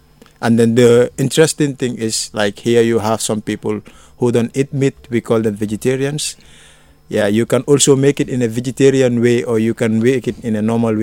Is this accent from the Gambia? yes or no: yes; Gambia; Yeah, I'm from Africa. I was Gambia.